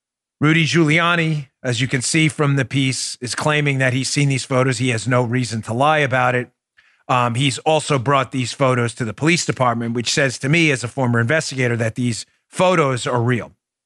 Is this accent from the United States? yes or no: yes; Queens, New York, United States; I'm from Queens like Donald Trump.